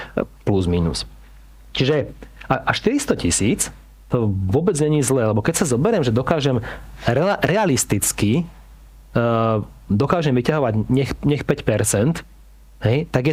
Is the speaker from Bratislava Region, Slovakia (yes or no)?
no; Martin, Žilina Region, Slovakia; Ja som tiež Martinčan.